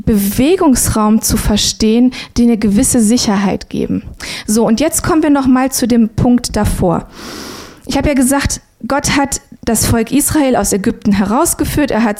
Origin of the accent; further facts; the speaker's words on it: Baden-Württemberg, Germany; Ich bin ja im Schwabenland aufgewachsen, gell? Und da wird geschafft, du.